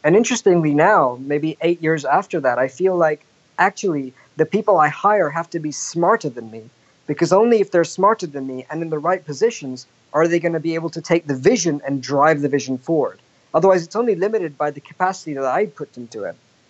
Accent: London, United Kingdom; also born or lived in India; as I grew up in London, listening to Western music

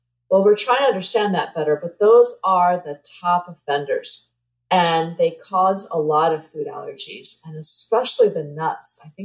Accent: New Jersey, United States; I grew up in New Jersey, and my dad worked as a marine biologist, so I grew up on a houseboat that was like totally full of mold.

